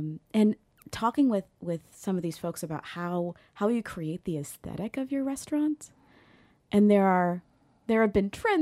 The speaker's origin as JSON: {"language": "English", "region": "Ohio", "country": "United States", "said": "So yeah, my family is Slovak. We're from Northwest Ohio."}